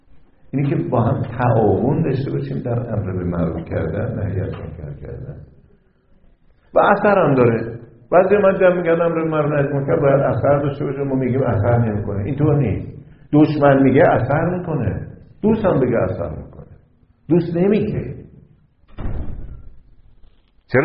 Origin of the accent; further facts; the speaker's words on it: Iran; ما گاهی از باز 30 سال پیش در خارج از کشور در اروپا و آمریکا، اگه میپرسن بچه کجایی، میگفتیم ایران